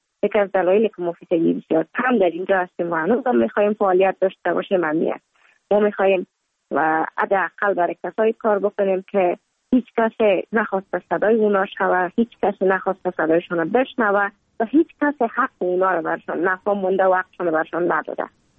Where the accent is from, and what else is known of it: Kabul, Afghanistan; born or raised there; also born or lived in Mazar-i-Sharif